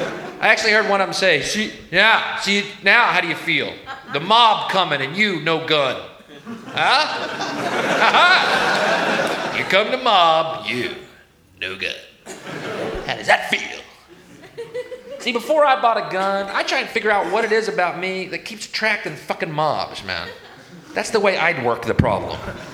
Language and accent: English; United States; I am an American. Americans love carnage. We love death, folks.